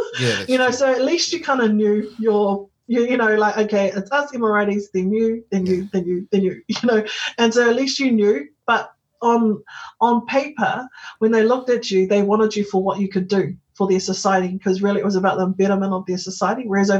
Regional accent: Papakura, Auckland, New Zealand; like for me growing up in Papakura, we understood how to work together.

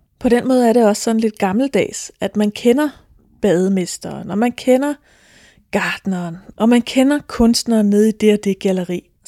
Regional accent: Dragør, Capital Region of Denmark, Denmark; Jeg kommer fra Dragør, der er jeg vokset op, der har jeg gået i skole, der har jeg boet indtil jeg var i start 20'erne. Og på det her tidspunkt, der bor jeg så i Hellerup.

